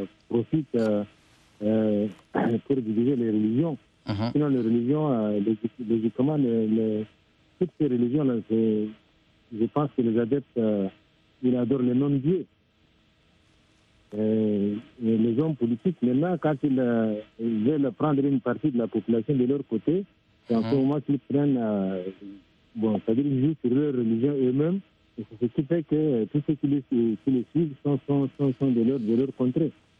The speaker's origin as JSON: {"language": "French", "country": "Chad", "said": "Moi, je suis un Tchadien, et Tchad, nous sommes musulmans et chrétiens à la fois."}